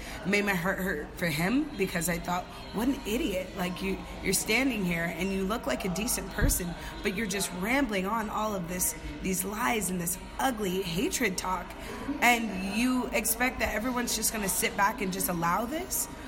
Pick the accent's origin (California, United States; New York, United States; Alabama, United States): California, United States; Oakland; I grew up in Oakland as a ward of the court. I went through foster homes. I went through group homes.